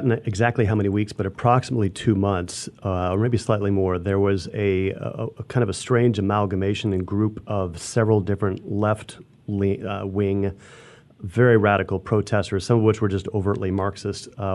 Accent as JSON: {"language": "English", "region": "Minnesota", "country": "United States", "said": "I'm pretty white, I'm from Minnesota"}